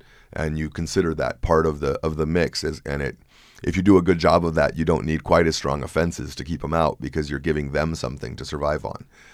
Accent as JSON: {"language": "English", "town": "Juarez", "region": "Chihuahua", "country": "Mexico", "tie": "born or raised there", "also_born_or_lived": "New Mexico / El Paso", "first_language": "Spanish", "second_language": "English", "said": "I grew up on both sides of it. Spanish was my first language. My mom's from the mountains of Chihuahua. And so I grew up a lot in Juarez, Mexico, and in New Mexico and in El Paso."}